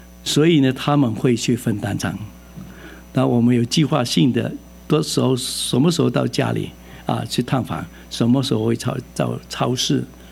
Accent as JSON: {"language": "Chinese", "town": "Fuzhou", "region": "Fujian", "country": "China", "lives_now": "New York, United States", "said": "大家好，我是福州人，纽约来的"}